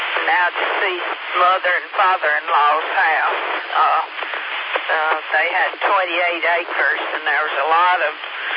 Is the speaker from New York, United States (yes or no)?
no; Charlotte, North Carolina, United States; born there; I was supposed to be born there, but I was born in Charlotte instead because my mother's doctor was in Charlotte.